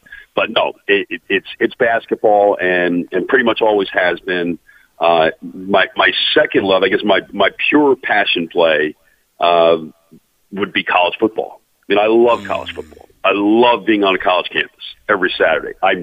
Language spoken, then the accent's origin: English; New York, United States; I loved it growing up. I grew up in New York. I was a Met fan.